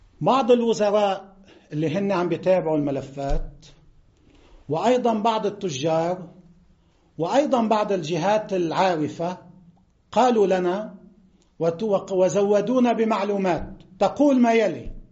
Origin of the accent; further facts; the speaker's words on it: Lebanon; عندنا في لبنان